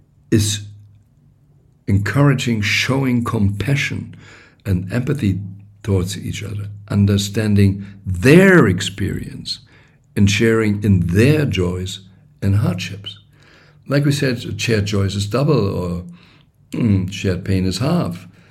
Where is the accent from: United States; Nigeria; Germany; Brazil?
Germany; I am a German growing up in the Christian world, even if I didn't really be, I would say, a strong churchgoer or whatever